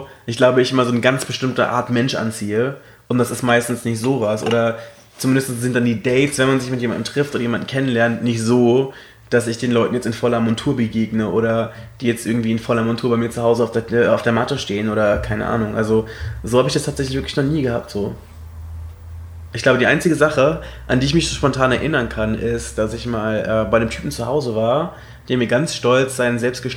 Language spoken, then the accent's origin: German; Berlin, Germany; Dann sage ich so, ich bin aus Deutschland. Und woher? Berlin.